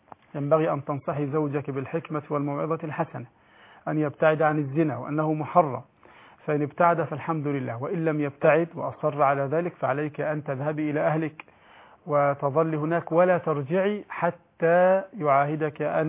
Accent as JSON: {"language": "Arabic", "country": "Egypt", "said": "عندنا في مصر"}